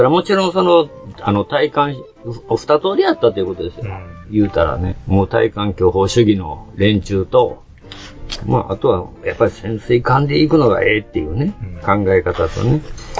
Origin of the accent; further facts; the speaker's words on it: Wakayama, Japan; あれ、うちの田舎にちょうど何回か石碑見に行きましたけどね。僕子供の頃